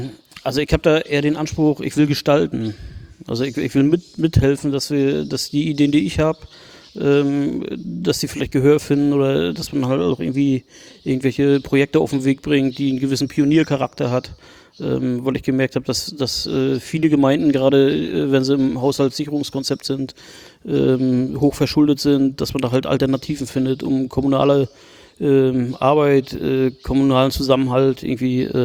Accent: Malchin, Mecklenburg-Vorpommern, Germany; born there; also born or lived in Berlin; Ja, ne, ich bin Malchiner. Ich bin ein gebürtiger Malchiner.

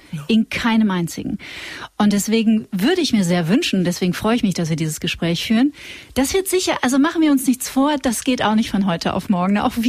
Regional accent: North Rhine-Westphalia, Germany; ich komme aus Nordrhein-Westfalen

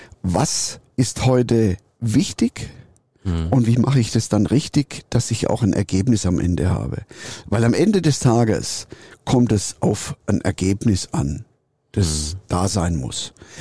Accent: Swabia, Germany; Also, weißt du, ich komme ja aus Schwaben.

